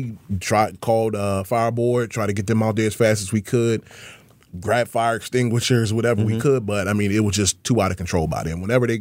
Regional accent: Washington, District of Columbia, United States; You know, I'm a Washingtonian. I was born and raised in Washington, D.C. Mm-hmm. I grew up on 1st and Seton Street off Rhode Island Avenue okay. on the northwest side.

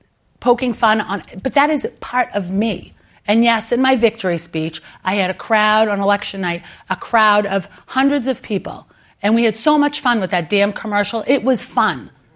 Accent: Boston, Massachusetts, United States; accent: Boston; because I speak with and am proud of my Boston accent made me absolutely bananas.

